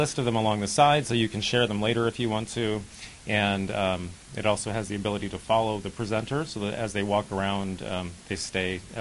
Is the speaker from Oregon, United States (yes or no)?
yes; Corvallis, Oregon, United States; All right … I'm from Corvallis, Oregon.